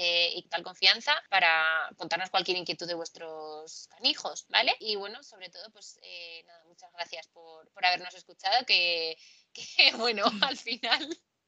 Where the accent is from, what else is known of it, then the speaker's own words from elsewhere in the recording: Zaragoza, Aragon, Spain; Bueno, pues yo es que soy de Zaragoza y allí es muy común las borrajas, ¿vale?